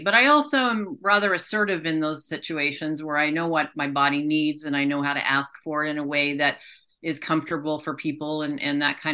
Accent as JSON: {"language": "English", "country": "Germany", "tie": "born or raised there", "said": "And I say that as a teenager growing up in Germany post-World War II."}